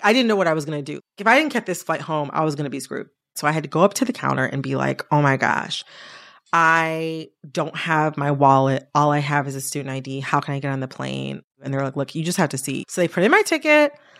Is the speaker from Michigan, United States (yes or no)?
yes; Detroit, Michigan, United States; also born or lived in Washington, United States; I lived in Washington, D.C. and I survived. You're right about that. That part is true. I'm from the Detroit area.